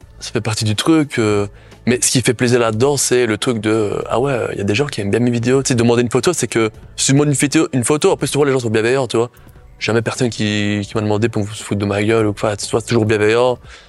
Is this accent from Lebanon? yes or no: no; Belgium; Je dis, non, je suis un belge.